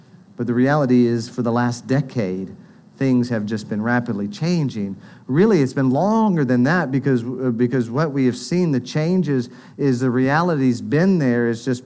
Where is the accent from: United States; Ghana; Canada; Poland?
United States; Well, I'm an American. I've always been a Christian.